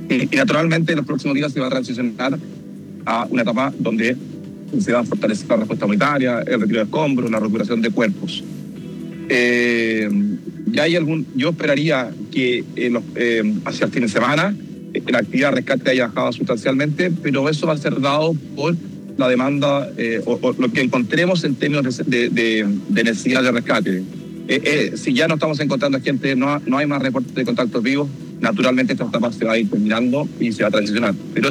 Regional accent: Chile; Como chilenos lo hemos vivido tantas veces

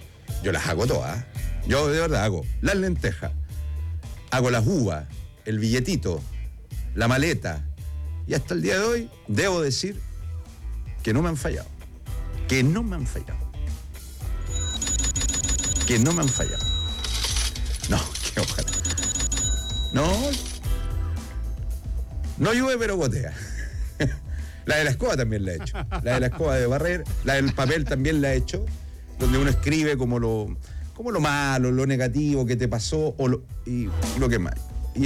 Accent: Chile

